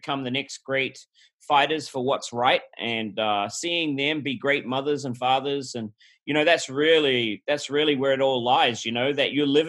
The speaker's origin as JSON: {"language": "English", "country": "New Zealand", "moved": "as an adult", "lives_now": "United States", "said": "I'm originally from New Zealand, Kiwi. And I packed my bags one day, went backpacking"}